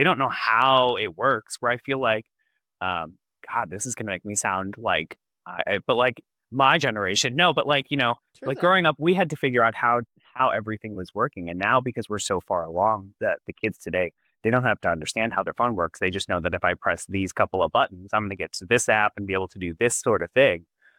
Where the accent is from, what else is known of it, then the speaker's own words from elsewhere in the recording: Missouri, United States; I'm from the Midwest, I'm from Missouri originally